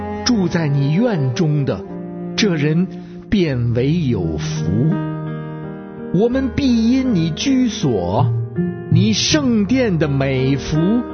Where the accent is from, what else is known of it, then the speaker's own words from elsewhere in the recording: Beijing, China; 各位听众好，您现在所收听的是世外桃源星期五午茶节目，